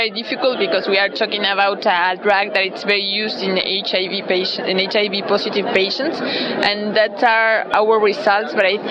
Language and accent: English; Spain; from Spain.